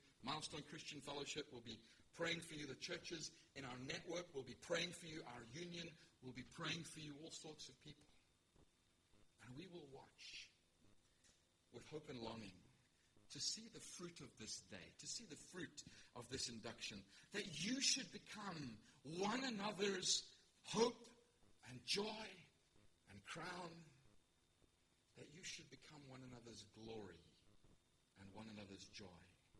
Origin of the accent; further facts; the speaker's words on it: Pietermaritzburg, KwaZulu-Natal, South Africa; was 12, we were living in Pietermaritzburg in South Africa, if you're wondering about my accent.